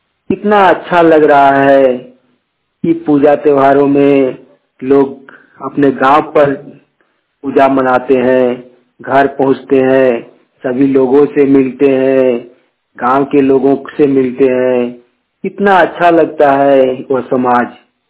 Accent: Kasmar, Jharkhand, India

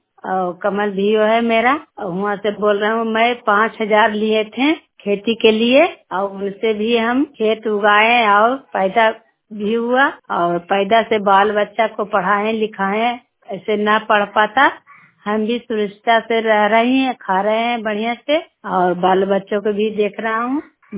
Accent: Bihar, India; और नालंदा जिला से हूँ और बड़ी मुढ़ारी है मेरा गांव।

